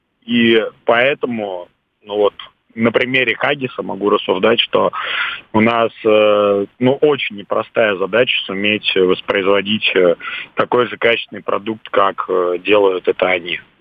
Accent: Moscow, Russia; я из Москвы.

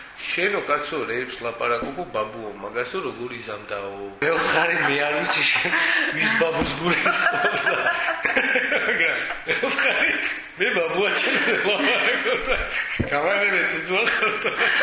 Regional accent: Gulripshi, Abkhazia, Georgia; აი ბავშვობის ბიჭობა გავიარე, გავიზარდე მე გულრიფში.

